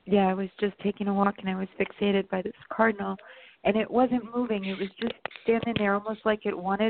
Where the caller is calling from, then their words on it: New York, United States; I'm in New York.